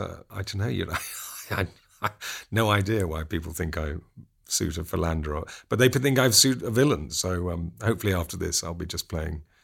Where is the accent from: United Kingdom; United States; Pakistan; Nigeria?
United Kingdom; In the UK, people are unpleasantly surprised that I'm just a Brit.